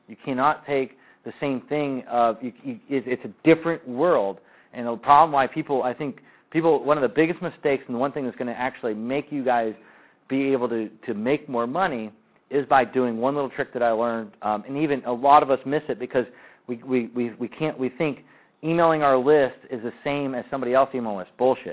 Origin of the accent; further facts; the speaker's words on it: United States; I'm American and I don't like the Canadians.